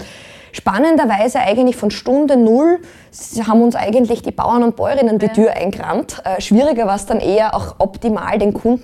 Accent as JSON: {"language": "German", "town": "Stainz", "region": "Styria", "country": "Austria", "tie": "born or raised there", "said": "Also ich bin selber auch im Land aufgewachsen, Steins in der Steiermark."}